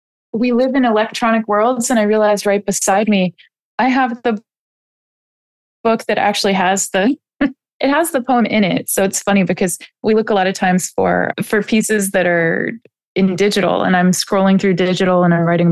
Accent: Boston, Massachusetts, United States; When I was really little, I lived by the ocean. I love that. I was born in Boston and we lived by the water near where the Mayflower landed, for people who know historical. So New England.

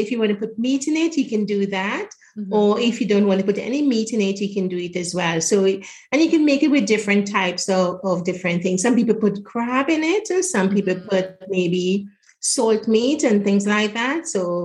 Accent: Grenada; born there; I was born in Grenada. And Grenada is full of spices. So we are a spice island.

